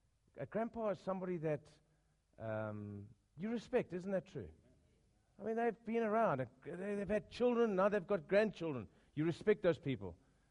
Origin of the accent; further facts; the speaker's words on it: KwaZulu-Natal, South Africa; now in Fourways, South Africa; We've had four children of our own. We grew up in Natal. We came to Four Ways about 16 years ago to plant the church.